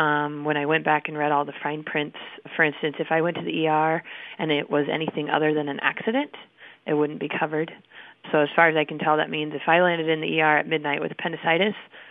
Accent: Lincoln, Nebraska, United States; I'm from Lincoln, Nebraska.

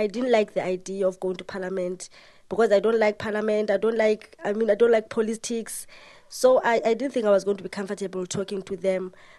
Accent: South Africa; because I come here from South Africa, so I know how teenagers are.

